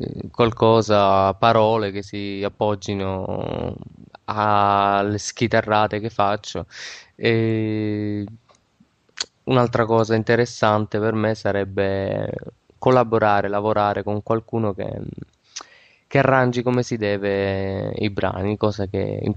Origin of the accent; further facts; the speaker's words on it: Grottaglie, Apulia, Italy; vengo da Grottaglie, provincia di Taranto, Puglia quindi.